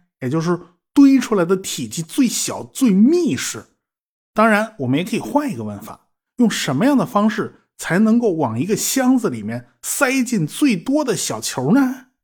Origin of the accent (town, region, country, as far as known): China